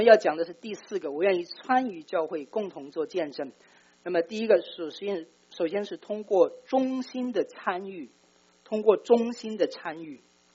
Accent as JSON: {"language": "Chinese", "country": "China", "said": "我们中国人讲这个君子礼遇"}